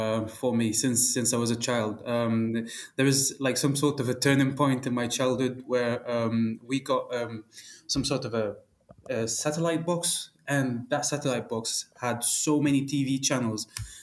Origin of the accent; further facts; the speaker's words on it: Tunisia; born there; English is a second language; I was born in Tunisia, so I didn't have the same exposure to people from other nationalities because, you know, Tunisia doesn't have a lot of metropolitan cities like London, Paris, etc.